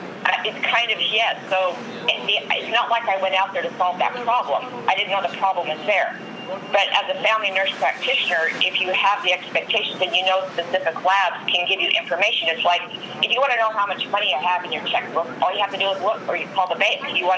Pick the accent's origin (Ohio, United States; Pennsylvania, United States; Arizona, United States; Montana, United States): Arizona, United States; moved away as an adult; also born or lived in Bethel, Alaska; In fact, I moved my family, myself and my kiddos, up to Bethel, Alaska in 1997. We come from Arizona, then to Alaska. So we kind of hang out in the states that start with A.